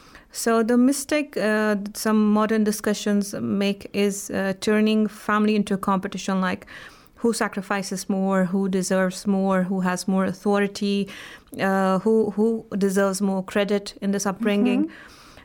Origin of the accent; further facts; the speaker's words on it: Jammu and Kashmir, India; so I am actually from Indian Administrative Kashmir